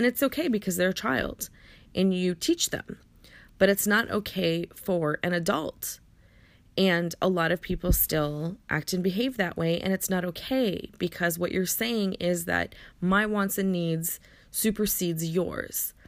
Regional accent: Afghanistan; I'm from Afghanistan, and so people think I'm Middle Eastern

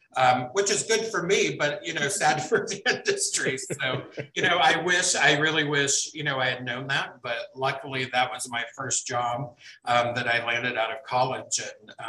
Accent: Ohio, United States; also born or lived in Lancaster, Pennsylvania; now in St. Louis, United States; I love the city of St. Louis here. I'm originally from Ohio.

